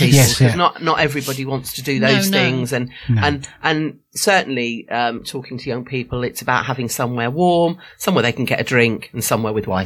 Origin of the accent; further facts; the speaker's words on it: Isle of Wight, South East England, United Kingdom; I was born on the Isle of Wight. I was actually born in a police house in Staplers Road, because my dad was in the police, and spent my first 18 years on the Isle of Wight.